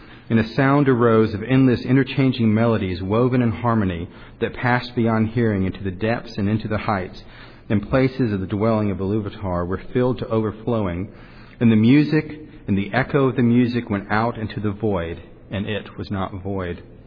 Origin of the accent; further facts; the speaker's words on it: Franklin, Tennessee, United States; I'm from Franklin, Tennessee.